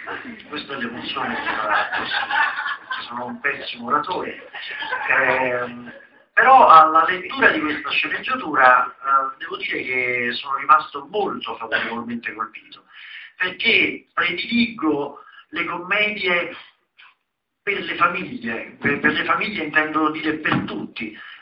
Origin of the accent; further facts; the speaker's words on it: Naples, Campania, Italy; Infatti io sono napoletano, come molti di voi sapranno